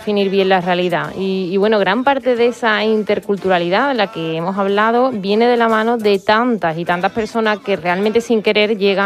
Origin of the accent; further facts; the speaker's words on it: Andalusia, Spain; siempre nos ha caracterizado como tierra, como andaluces y andaluza